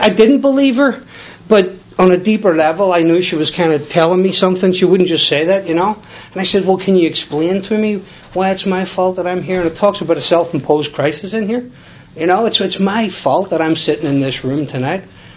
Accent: Belfast, Northern Ireland, United Kingdom; And I'm from West Belfast, but I went to South Belfast because I didn't want anybody from my neighborhood seeing me in the meetings

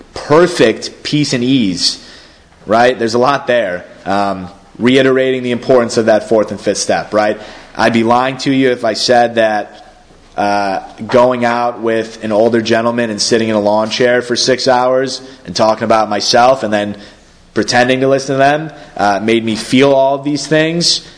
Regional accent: New York, United States; But I'm from Western New York, so we were in t-shirt and shorts.

